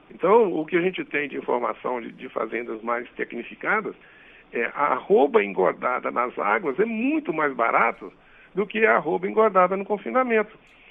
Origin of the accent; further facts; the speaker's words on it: Minas Gerais, Brazil; Eu, por exemplo, sou da região da Zona da Mata de Minas.